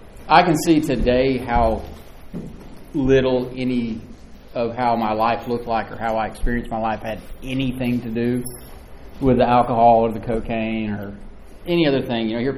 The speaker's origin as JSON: {"language": "English", "region": "Tennessee", "country": "United States", "said": "I am from Tennessee, y'all, sorry."}